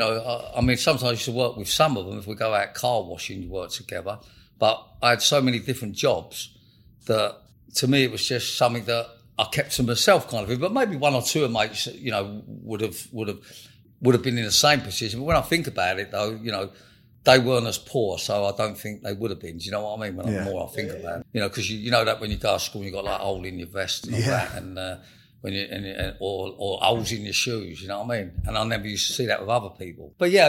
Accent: London, United Kingdom; I was born in 1952 in North London, Camden Town, that area, but moved to South London probably about 11 years of age.

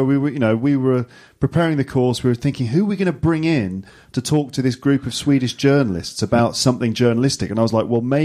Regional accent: Midlands, United Kingdom; even though I'm technically from the Midlands, I still say Bath and grass and laugh, even though some of my mates from back home would say Bath, grass, laugh.

